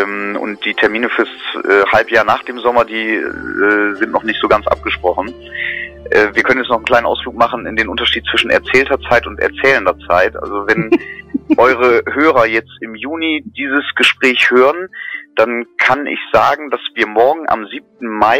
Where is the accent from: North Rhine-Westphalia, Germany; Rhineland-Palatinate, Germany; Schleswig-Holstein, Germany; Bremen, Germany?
Bremen, Germany; Also, als Bremer kennt man sich in Hamburg normalerweise nicht ganz gut aus.